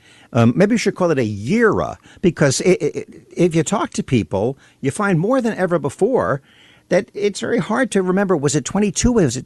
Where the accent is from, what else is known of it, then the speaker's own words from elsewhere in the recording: New York, United States; When I grew up in New York and the Northeast.